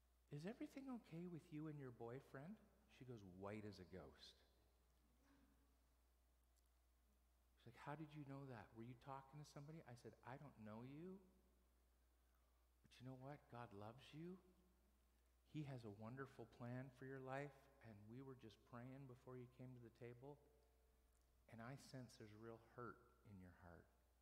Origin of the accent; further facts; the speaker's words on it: Canada; That's who he is, but I'm Canadian.